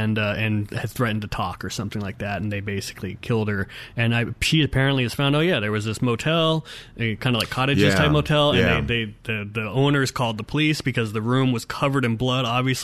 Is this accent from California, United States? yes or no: yes; Fullerton, California, United States; I'm from Orange County. I grew up in Fullerton. I could see the Disney fireworks from my bedroom window at night, sometimes out in the distance.